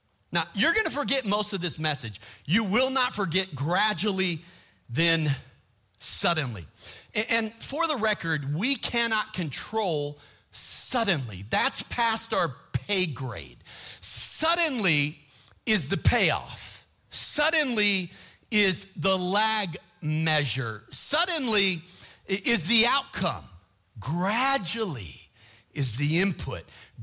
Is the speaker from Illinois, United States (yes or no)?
yes; Chicago, Illinois, United States; I mean, we're from Chicago. You just don't do that.